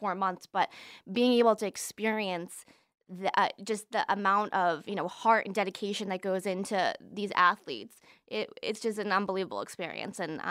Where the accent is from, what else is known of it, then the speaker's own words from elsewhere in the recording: Plymouth, Massachusetts, United States; I'm originally from Boston. That's where I'm from. My family's still living there. Outside of Boston, Plymouth, the Plymouth Rock